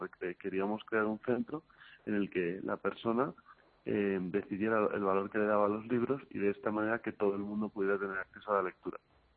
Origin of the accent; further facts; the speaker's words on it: Madrid, Community of Madrid, Spain; nosotros somos de Madrid, queríamos que en nuestra ciudad la gente fuera pues más productiva y más ética